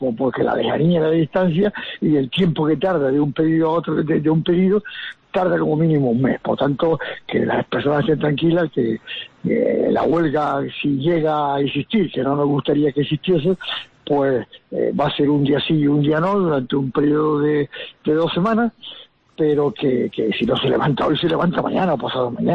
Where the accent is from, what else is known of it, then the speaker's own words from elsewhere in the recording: Canary Islands, Spain; nosotros como canarios